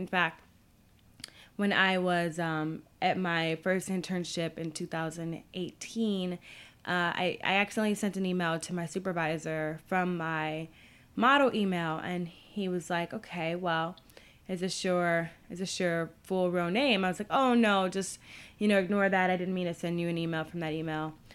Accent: Chicago, Illinois, United States; Born and raised in Chicago, Illinois. I earned my bachelor's from Northern Illinois University.

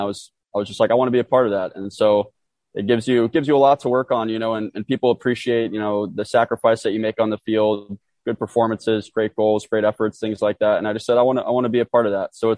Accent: Houston, Texas, United States; Obviously, born and raised in the Houston area. I remember going to the Dynamo games back at Robertson Stadium

